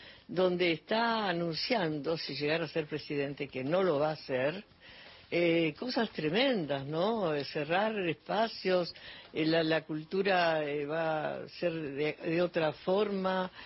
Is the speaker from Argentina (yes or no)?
yes; Argentina; soy una persona argentina